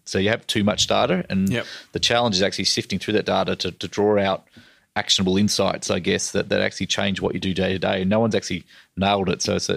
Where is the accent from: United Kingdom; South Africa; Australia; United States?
Australia; Victoria; I grew up in Victoria, it would have been an AFL game.